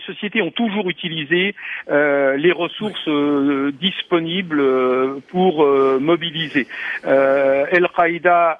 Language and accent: French; France; Nous sommes Français